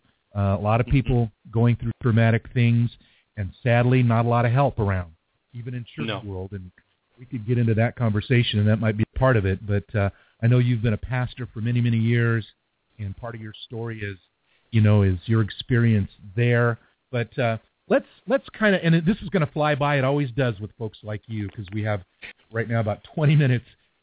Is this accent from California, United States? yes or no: yes; California, United States; I grew up in Orange County where I never saw snow, so every time I went up in the snow, I was scared to death, you know